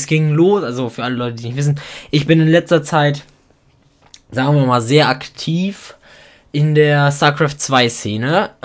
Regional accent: Hamburg, Germany; Als Hamburger ist schon

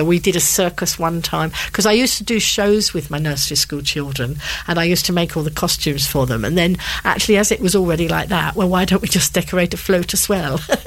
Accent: London, United Kingdom; moved away as an adult; now in Isle of Wight, United Kingdom; I wasn't born and bred on the island. I grew up in London and came to the island when I was 50.

